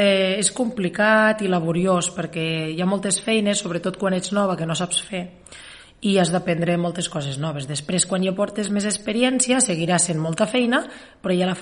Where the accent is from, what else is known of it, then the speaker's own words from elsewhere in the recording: Guissona, Catalonia, Spain; és que tinc 39 anys, que sóc nativa de Guissona, d'una població de la província de Lleida